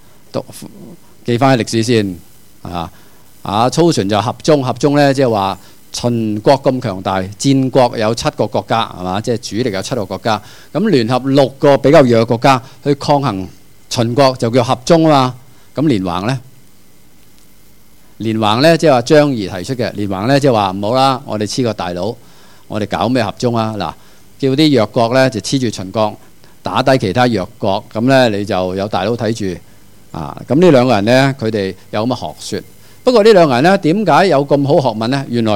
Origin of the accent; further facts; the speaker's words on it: China; 我哋中國人發明四大發明啊嘛